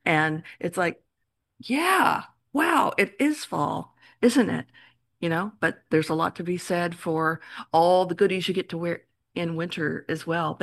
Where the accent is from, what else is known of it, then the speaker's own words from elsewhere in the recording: Texas, United States; And I grew up in Texas